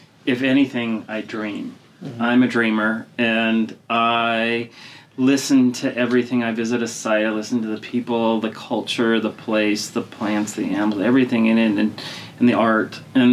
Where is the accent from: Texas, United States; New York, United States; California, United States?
California, United States; Palos Verdes; But growing up in Los Angeles, in Palos Verdes, we grew up when there were no houses there, so it was nothing but fields.